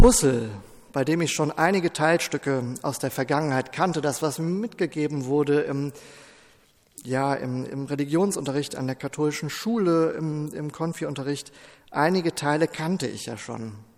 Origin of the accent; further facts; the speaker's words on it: Rhineland, Germany; inzwischen 17 Jahre alt und wurde in den Jugendkreis einer freien evangelischen Gemeinde eingeladen. In meiner Heimatstadt, ich muss dazu sagen, eine Kleinstadt im Rheinland.